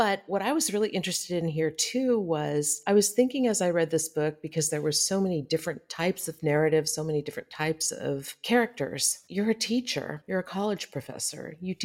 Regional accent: Los Angeles, California, United States; born there; now in San Diego, United States; I am from, originally born in Los Angeles, but for some reason, I think I had a past life in Russia.

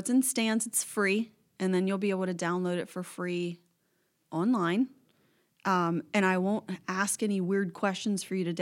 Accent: Milford, Delaware, United States; And I grew up in Milford, like I told you, so I'm from here, and we lived here for years.

